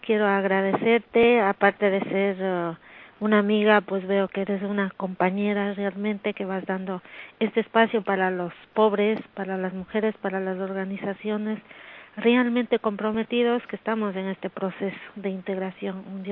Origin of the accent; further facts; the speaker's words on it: Ecuador; moved away; como ecuatoriana, como emigrante aquí